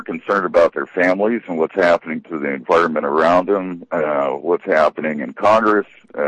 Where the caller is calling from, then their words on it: British Columbia, Canada; I'm up in BC today.